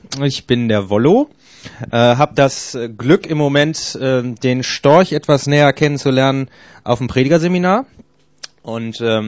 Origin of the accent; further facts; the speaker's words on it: Erkrath, North Rhine-Westphalia, Germany; Ich komme aus der Großstadt Erkrath. Das liegt bei Düsseldorf.